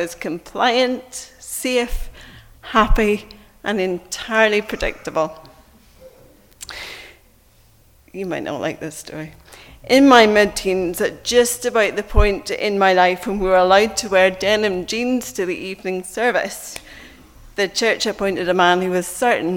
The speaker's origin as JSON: {"language": "English", "region": "Northern Ireland", "country": "United Kingdom", "said": "So you'll already have picked up that I'm from Northern Ireland, as is Lisa. I'm a Northern Irish, small town, evangelical Protestant"}